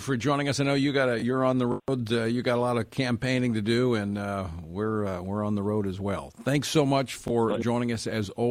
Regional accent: United States; You know, in America, as an American, you have the right to vote.

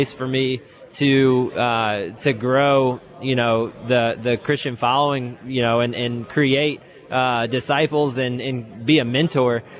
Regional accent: Tampa, Florida, United States; And I grew up in Tampa, Florida.

